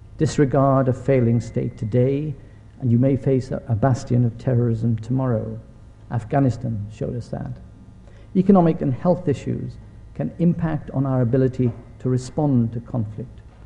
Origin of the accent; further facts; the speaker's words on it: Wales, United Kingdom; I come from Wales, I'm a physicist